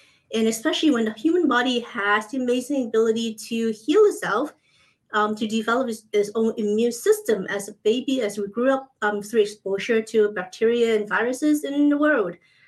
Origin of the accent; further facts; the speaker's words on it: Hong Kong; I grew up in Hong Kong